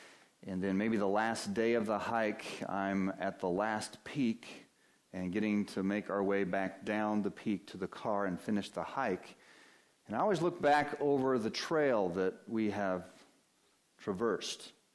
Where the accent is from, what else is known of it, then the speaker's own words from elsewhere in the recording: Denver, Colorado, United States; now in New Hampshire, United States; I grew up in the Denver, Colorado area and I always enjoyed the mountains out there and that opportunity to be outside. And here living in New Hampshire now for 20 plus years, I enjoy the White Mountains